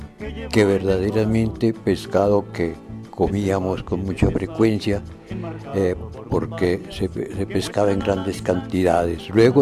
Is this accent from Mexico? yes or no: no; Garzón, Huila, Colombia; also born or lived in Neiva; Mi infancia en Garzón pues, fue muy agradable realmente. Allá estudié hasta el cuarto bachillerato y luego me fui para Neiva, donde terminé.